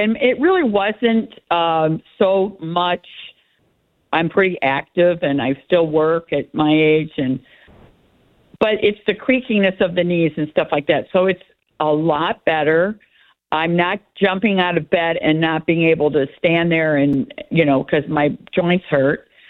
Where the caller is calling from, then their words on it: Florida, United States; I'm great, and I'm calling from Florida. It's beautiful down here